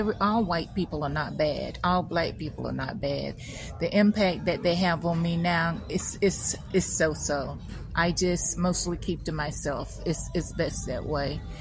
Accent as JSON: {"language": "English", "town": "St. Simons Island", "region": "Georgia", "country": "United States", "tie": "born or raised there", "said": "We live off the coast of Brunswick, which we have to come to Brunswick to shop sometime. My fondest memory of growing up in St. Simon was we had a really big family."}